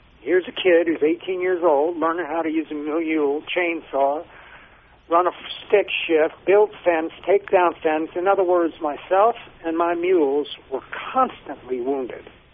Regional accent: New York, United States; Has little vignettes of my mother talking about me growing up in New York

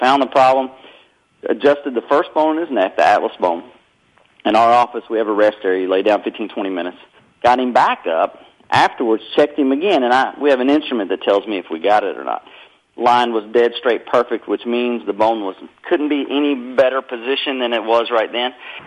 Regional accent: Kentucky, United States; now in North Carolina, United States; I'm in North Carolina, but that's where I grew up. I was raised in Kentucky.

